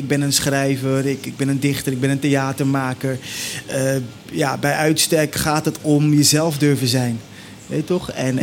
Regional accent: Netherlands; Ik ben in Nederland geboren en getogen. Ja, Curaçaose roots. Ook veel familie op Bonaire. Dus op die manier neem ik mijn Curaçaose roots graag mee in alles wat ik doe.

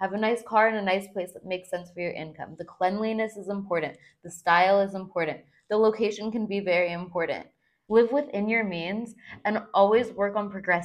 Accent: California, United States; now in Miami Beach, United States; I'm from California. I have my own bike. I live in South Beach.

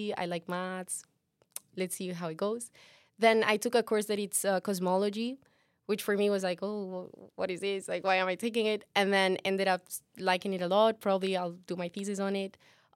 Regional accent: Spain; also born or lived in Cádiz / Sevilla / Madrid; now in Maastricht, Netherlands; I'm from Spain. I was born in Cádiz, which is like very, very south. But actually, I grew up like in between Sevilla, Madrid, all over the place in Spain. And then I moved out and went to Italy, Denmark. And I ended up in Maastricht

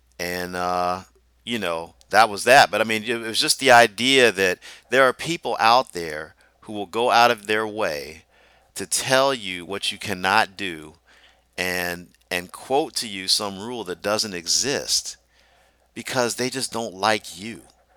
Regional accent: Deep South, United States; I grew up in the Deep South, and everywhere I went, there were people with agendas

